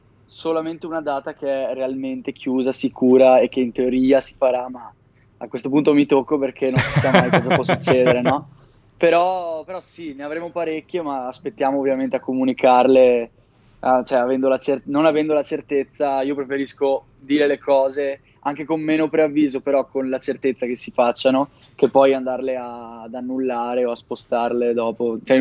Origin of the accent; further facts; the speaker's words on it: Veneto, Italy; vicino a casa mia in realtà, perché io sono veneto